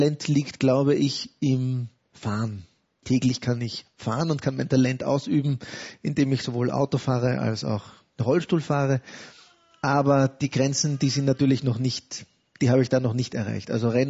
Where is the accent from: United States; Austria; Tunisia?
Austria; Vienna; Also ich bin im Arsenal aufgewachsen. Jemand, der das Arsenal kennt, weiß, dass das Arsenal ein eigenes Dorf in Wien ist.